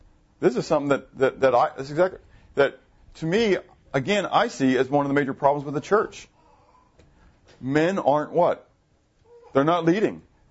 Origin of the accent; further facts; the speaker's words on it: the North, United States; I was people down here in the South because I'm from what? I'm from the North, right?